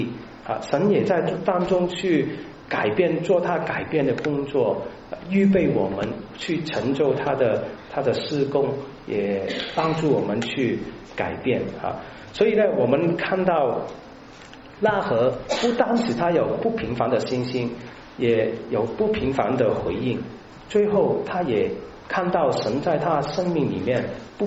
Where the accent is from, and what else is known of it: China